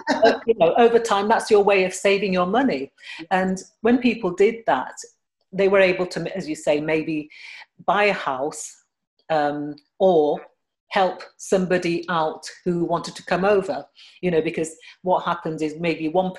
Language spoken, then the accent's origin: English; Sheffield, Yorkshire and the Humber, United Kingdom; eventually they moved up to Sheffield, which is my hometown.